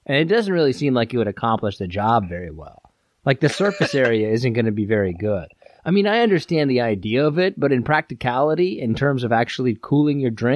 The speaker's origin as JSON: {"language": "English", "region": "Midwest", "country": "United States", "said": "I'm from the Midwest. I should know better."}